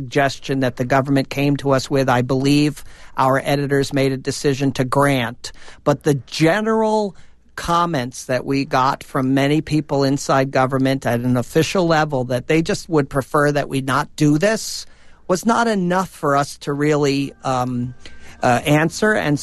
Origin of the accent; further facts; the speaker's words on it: United States; Well, I am. I'm an American.